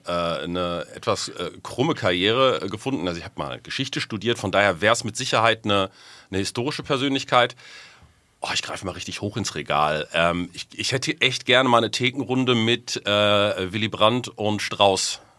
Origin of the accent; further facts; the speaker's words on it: Herdecke, North Rhine-Westphalia, Germany; also born or lived in Hagen / Dortmund; Ich komme aus Herdecke, also Hagen geboren, habe mich dann 3 Kilometer nach Norden gearbeitet, bin in Herdecke im schönen Ruhrtal aufgewachsen und habe es dann noch ein paar Kilometer weiter nördlich nach Dortmund geschafft.